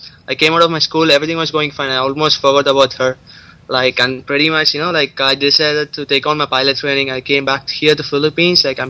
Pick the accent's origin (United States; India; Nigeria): India; English is a second language; No, I'm totally Indian. Like, I'm here just for my pilot training.